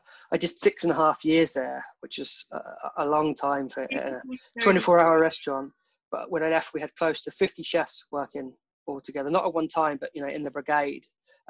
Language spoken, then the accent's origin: English; United Kingdom; us being British, like, well, what's duck and waffle?